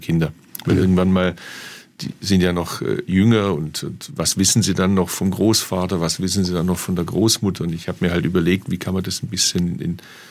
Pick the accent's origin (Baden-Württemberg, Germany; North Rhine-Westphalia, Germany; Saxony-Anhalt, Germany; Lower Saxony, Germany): Baden-Württemberg, Germany; Bad Urach; Sage ich aus Bad Urach, da bin ich geboren und aufgewachsen.